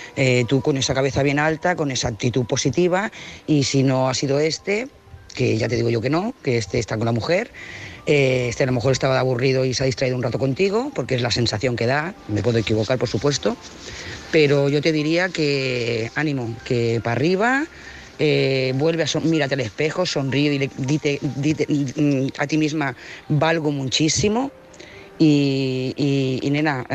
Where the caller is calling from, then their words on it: Lloret de Mar, Catalonia, Spain; de Lloret de Mar.